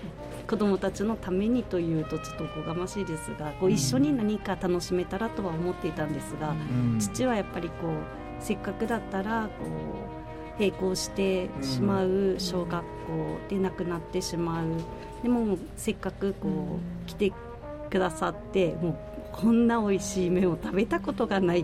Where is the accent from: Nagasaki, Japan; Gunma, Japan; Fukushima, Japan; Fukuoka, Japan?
Nagasaki, Japan; 地元長崎にこんなお店があるよっていうこと